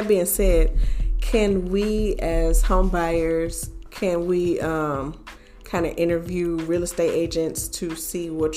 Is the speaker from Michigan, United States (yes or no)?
yes; Flint, Michigan, United States; I came from Flint, Michigan, and I had two homes myself